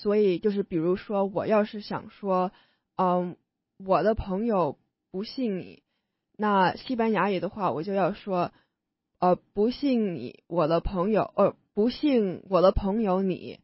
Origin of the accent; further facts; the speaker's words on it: United States; 我可能跟其他嘉宾的经历有点不同，因为我就是从小在美国长大的，所以可能最大的语言环境变化就是回国或者去旅游。